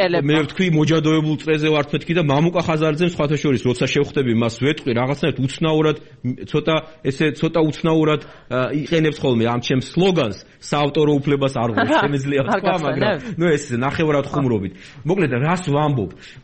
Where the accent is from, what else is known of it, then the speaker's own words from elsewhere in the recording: Batumi, Adjara, Georgia; ბათუმელი ვარ, დავიბადე, გავიზარდე, ამდენი წელი იქ ვცხოვრობ